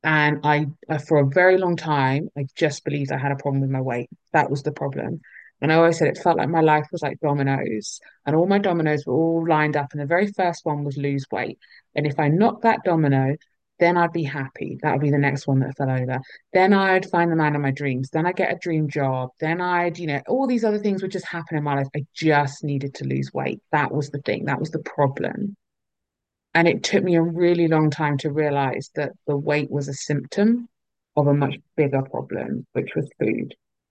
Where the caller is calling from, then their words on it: London, United Kingdom; As mentioned, I am dialing in from London in the UK.